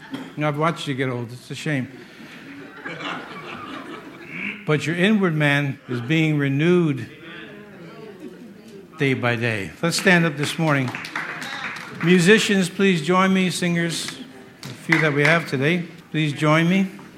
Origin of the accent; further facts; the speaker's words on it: Yonkers, New York, United States; I was a kid from South Yonkers.